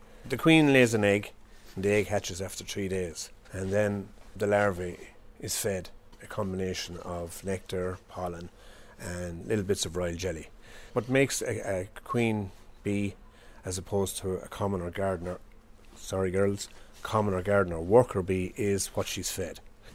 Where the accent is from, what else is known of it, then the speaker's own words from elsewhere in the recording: Tipperary, Ireland; now in Dublin, Ireland; I'm attached to Ringsend Garage in Dublin 4. I'm originally from Tipperary, and we always had bees at home when I was growing up.